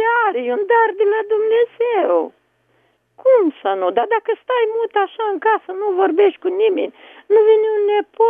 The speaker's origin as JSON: {"language": "Romanian", "region": "Bucharest", "country": "Romania", "said": "Eu sunt o bunică din București, dar nu am, n-am nepoți aici în România."}